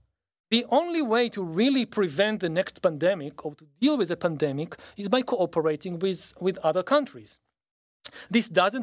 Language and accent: English; Israel; English is a second language; I think about myself as a kid, so growing up in Israel, so I got all these messages that Israel is the greatest country in the world